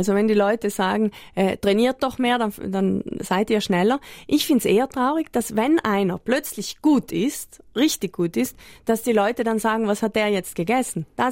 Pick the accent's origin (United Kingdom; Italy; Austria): Italy; Trentino-Alto Adige; da können wir als Südtiroler ein Wort mitreden